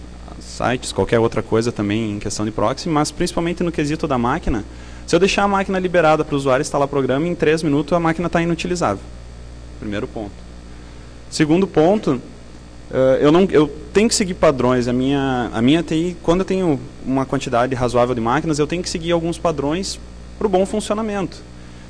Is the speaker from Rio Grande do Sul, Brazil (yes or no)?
yes; Passo Fundo, Rio Grande do Sul, Brazil; sou professor na área de redes, na minha cidade natal, em Passo Fundo.